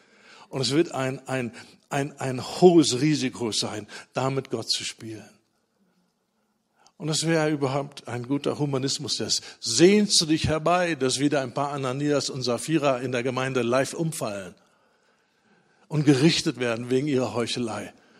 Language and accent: German; North Rhine-Westphalia, Germany; Ist mit dem Klassenbus bis wieder in meine Heimatstadt gefahren, ins schöne Ostwestfalen.